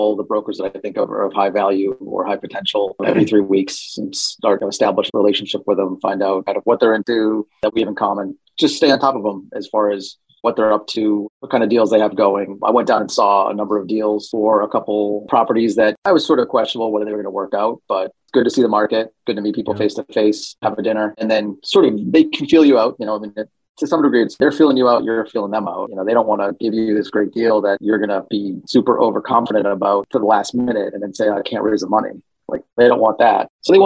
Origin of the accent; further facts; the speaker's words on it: Boston, Massachusetts, United States; I'm from Boston, Massachusetts. I live on the South End, work on out of the Back Bay